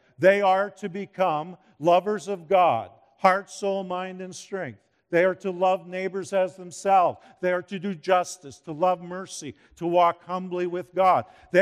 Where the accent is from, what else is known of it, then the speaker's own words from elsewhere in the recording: Edmonton, Alberta, Canada; I was born and raised in Northeast Edmonton, at that time, my parents were not attending church.